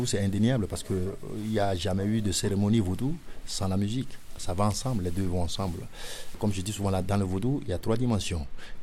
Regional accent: Togo; French is a second language; also born or lived in London; now in Lyon, France; J'ai appris le français chez moi, au Togo. Et je crois que c'est logique que je sois ici. Je suis arrivé de Londres. J'ai quitté le Togo et je suis parti à Londres pendant 4 ans et demi. Et après Londres, je suis arrivé à Lyon.

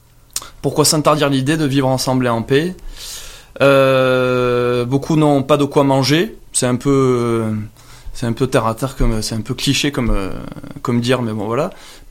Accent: France; also born or lived in Manchester; je suis français. J'ai vécu un petit peu à Manchester

